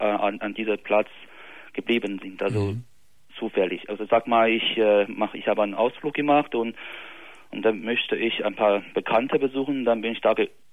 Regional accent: Beijing, China; Also ich komme aus China, aus Peking.

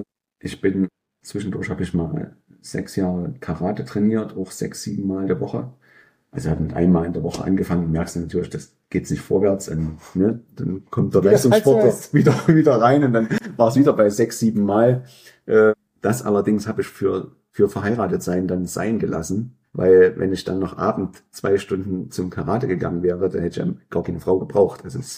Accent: Gera, Thuringia, Germany; also born or lived in Weida; Bin also in Weida geboren bei Gera, habe dort aber nie gelebt, als Kind nicht gelebt, bin mit meinen Eltern nach Gera gezogen.

